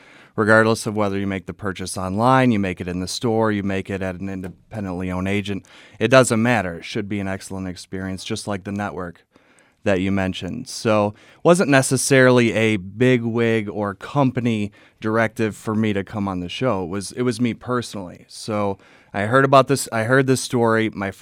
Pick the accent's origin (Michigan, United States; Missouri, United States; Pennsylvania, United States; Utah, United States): Michigan, United States; Grand Rapids; It's actually, it's a Grand Rapids area code. I'm from Grand Rapids originally.